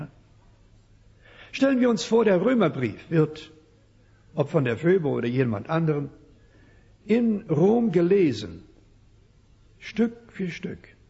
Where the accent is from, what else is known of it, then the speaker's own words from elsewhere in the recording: Saskatchewan, Canada; Später kam er nach Saskatchewan, wo ich aufgewachsen bin. Und dort in meiner Heimatgemeinde wurde er Pastor.